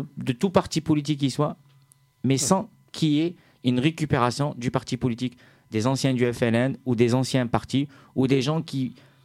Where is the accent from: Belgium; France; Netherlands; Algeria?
Algeria; il y a une partie de l'histoire qui ne m'a pas été apprise en tant qu'Algérien.